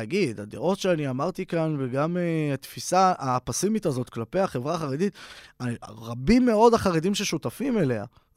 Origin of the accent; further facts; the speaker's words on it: Beit Shemesh, Jerusalem District, Israel; ברמת בית שמש, השכונה שבה גדלתי